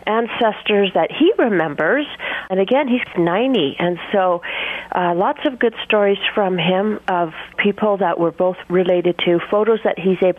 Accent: Canada; born there; Well, my parents are from Scotland, but I was born in Canada.

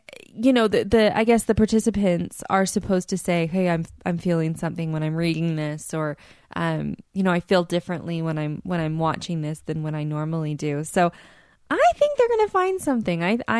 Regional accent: Utah, United States; walk through a temple open house here in my hometown in Utah.

